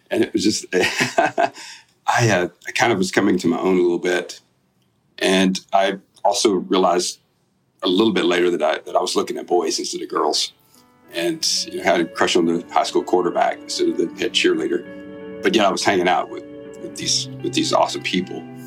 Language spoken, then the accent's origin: English; Alabama, United States; It's so crazy because I grew up in South Alabama.